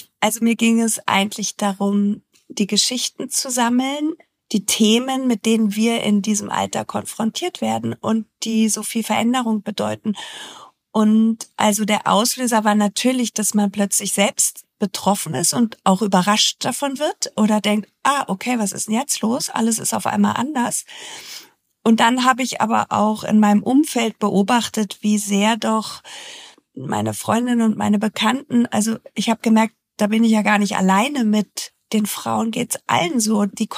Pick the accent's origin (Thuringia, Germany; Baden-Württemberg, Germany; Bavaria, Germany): Bavaria, Germany; Munich; born there; Ich lebe in München. Ich bin auch in München geboren und habe hier meine Freundinnen